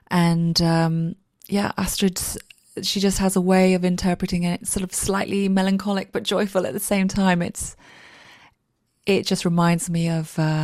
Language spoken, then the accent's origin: English; Portugal; I am so lucky that my parents worked in Portugal when I was younger. We spent so many carefree days on the beaches and just roaming around